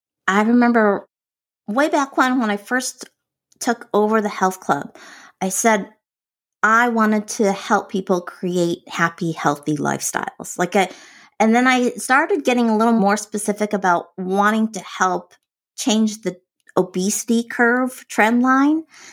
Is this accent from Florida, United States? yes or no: no; Michigan, United States; also born or lived in San Francisco / New York; So I grew up in Michigan. Go Blue. I went to University of Michigan. And I moved out to San Francisco after college